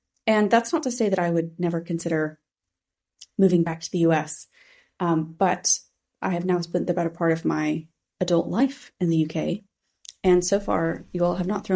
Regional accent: United States; now in United Kingdom; I think I am very American. Like, that is just the case. That is where I was born. That is my experience.

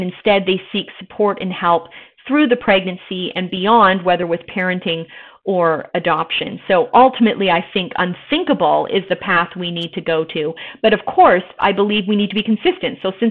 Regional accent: Canada; I'm originally Canadian

